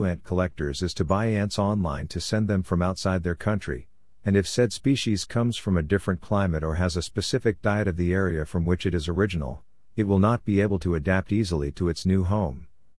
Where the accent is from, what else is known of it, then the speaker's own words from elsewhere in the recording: Toronto, Ontario, Canada; growing up in Toronto, Canada